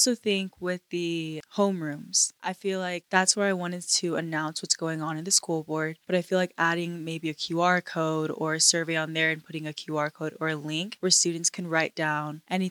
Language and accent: English; Florida, United States; now in Utah, United States; because originally I am from Florida. So moving from there to here, it is a big difference.